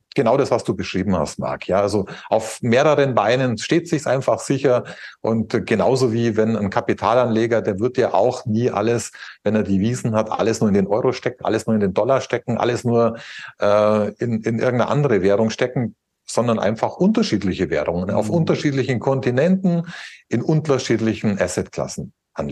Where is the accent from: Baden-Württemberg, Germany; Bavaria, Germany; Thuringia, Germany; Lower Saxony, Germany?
Bavaria, Germany; Ich liebe ja mein Deutschland, ich liebe mein Bayern. Ich komme ja aus der Nähe von München, liebe auch mein Tirol.